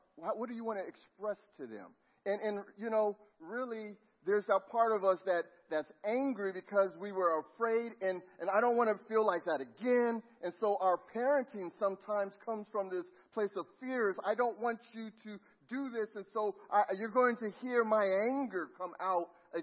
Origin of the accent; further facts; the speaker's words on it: Los Angeles, California, United States; Don't forget, I'm from Los Angeles.